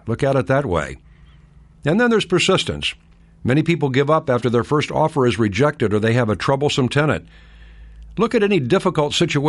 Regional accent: Delaware, Ohio, United States; I learned self-discipline as a boy growing up in Delaware, Ohio, when I became a young entrepreneur and began delivering newspapers and cutting lawns.

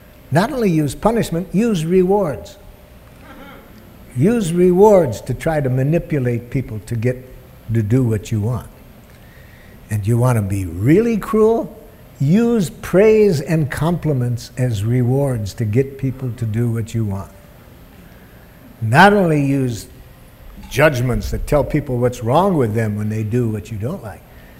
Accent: Detroit, Michigan, United States; where I grew up in Detroit, here's how jackal works

